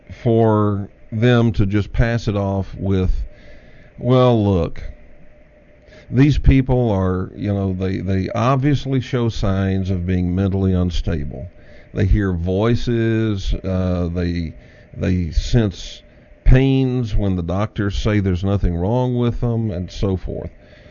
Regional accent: United States; I certainly don't want to see sanctions against the United States. I'm an American.

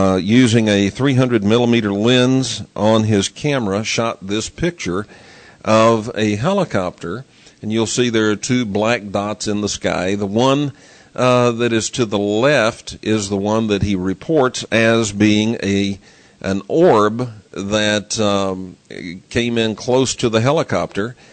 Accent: Dallas, Texas, United States; Because, you see, I grew up in Dallas, Texas.

